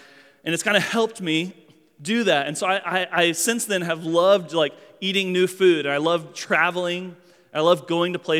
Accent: Kansas, United States; We grew up in Kansas, so we weren't real adventurous eaters.

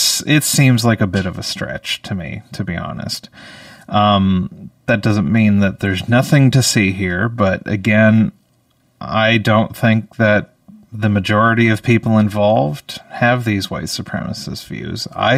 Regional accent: Canada; I felt pride as a Canadian.

